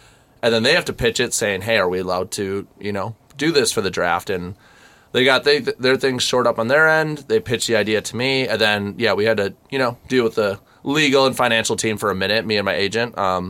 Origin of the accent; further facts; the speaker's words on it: Milwaukee, Wisconsin, United States; I mean, I'm a Milwaukee kid. I grew up in Wisconsin.